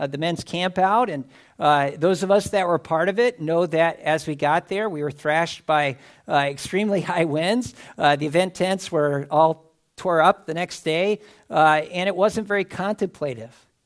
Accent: Wisconsin, United States; I want to go to university in Wisconsin. That was my home state.

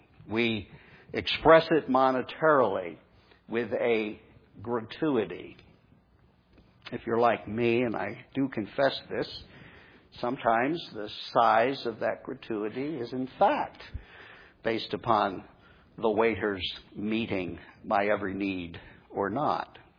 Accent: New Jersey, United States; now in Florida, United States; You know, up in my home state of New Jersey, we love our diners. There aren't as many what I call real diners here in Florida.

